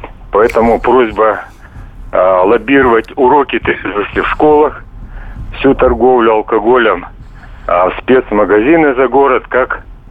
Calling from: Moscow, Russia

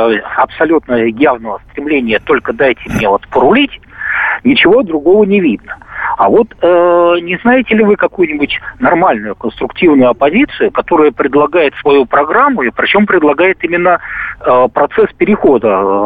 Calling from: Moscow, Russia

